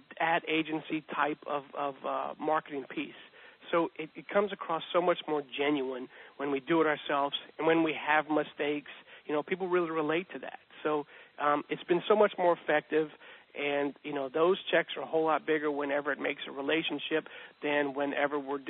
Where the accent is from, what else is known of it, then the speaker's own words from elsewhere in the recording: Louisiana, United States; And we're from Louisiana, Steve, so Mardi Gras is really popular around here